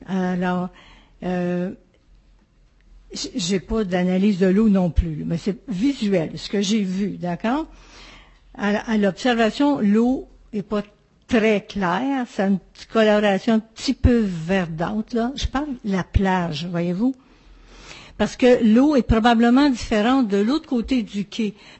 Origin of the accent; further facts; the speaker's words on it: Salaberry-de-Valleyfield, Quebec, Canada; je viens de la région de Valleyfield